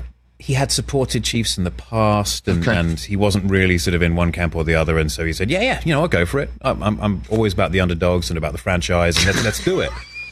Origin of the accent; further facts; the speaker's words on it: United Kingdom; As a Brit going over there, being down on the sidelines and everything.